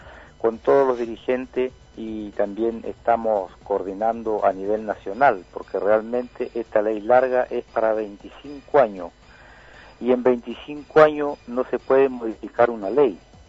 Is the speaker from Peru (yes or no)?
no; Chile; nadie va a querer comprarlos nada nosotros como chilenos.